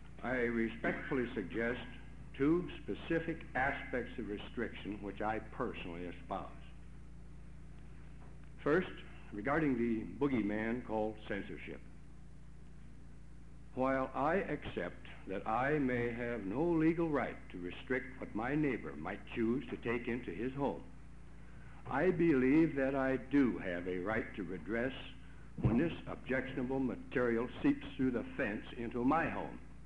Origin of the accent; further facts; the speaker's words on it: Albany, Oregon, United States; from Albany, Oregon.